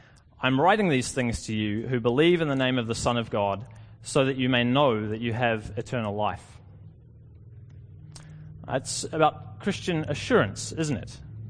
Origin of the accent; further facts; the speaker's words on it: New Zealand; now in Australia; It's been a good few years to be a New Zealander living in Australia, that's for sure.